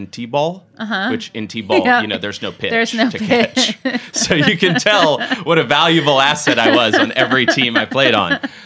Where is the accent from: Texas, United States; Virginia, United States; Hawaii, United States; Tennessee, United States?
Texas, United States; Houston; moved away as an adult; I grew up in Houston, and then I came to Connecticut for college, and immediately everybody said, oh, you know, do you own a horse? Where's your cowboy hat?